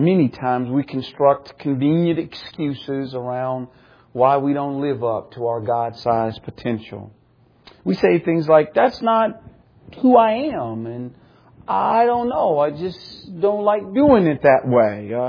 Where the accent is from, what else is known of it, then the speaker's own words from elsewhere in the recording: Indiana, United States; I say that because I'm from Indiana.